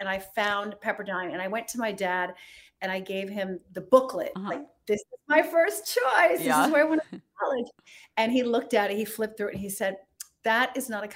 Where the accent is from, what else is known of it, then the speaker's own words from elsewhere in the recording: Rhode Island, United States; I grew up in Rhode Island, and my parents became naturalized citizens. My father immigrated from Turkey, and my mother immigrated from England.